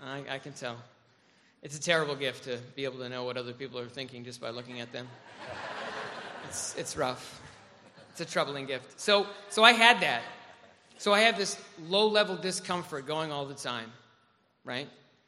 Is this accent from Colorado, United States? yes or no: no; New York, United States; I grew up in Rockland County, New York.